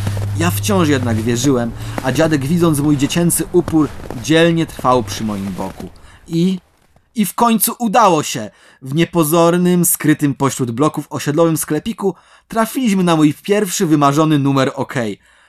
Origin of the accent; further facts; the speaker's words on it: Końskie, Świętokrzyskie Voivodeship, Poland; Zeszliśmy moje rodzinne miasto końskie wzdłuż i wszerz